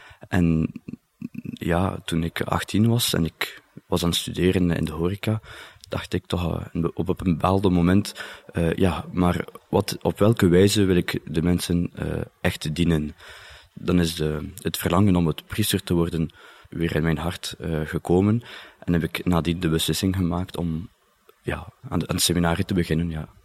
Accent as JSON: {"language": "Dutch", "region": "Flanders", "country": "Belgium", "said": "Ik ben in mijn eerste jaar theologie en ik kom uit de streek van Yper."}